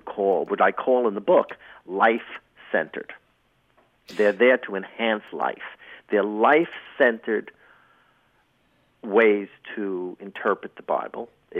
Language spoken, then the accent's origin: English; United States; And, you know, from my perspective, and I'm American, mm-hmm. that's my identity is predominantly American.